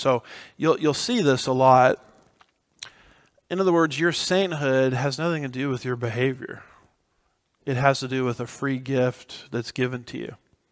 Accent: California, United States; But, and I'm from California.

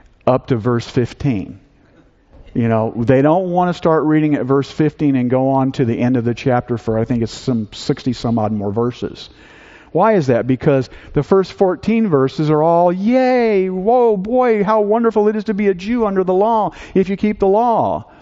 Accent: Texas, United States; And, you know, I love being a Texan. There are just some things about being a Texan that just make it better than anything else. We have all these wonderful sayings in Texas.

